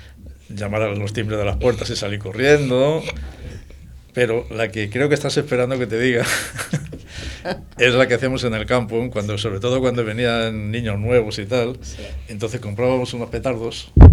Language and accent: Spanish; Madrid, Community of Madrid, Spain; born there; Yo en Madrid en el siglo pasado, 1954